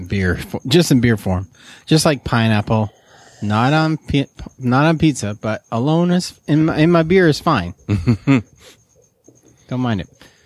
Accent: Augusta, Maine, United States; I'm from Augusta, Maine, and this is donated to the show.

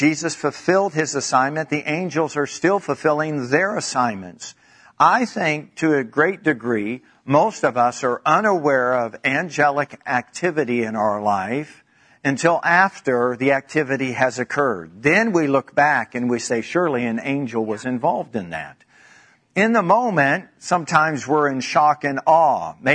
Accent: the South, United States; And of course, growing up in the South, my brother and I would sit in the back seat.

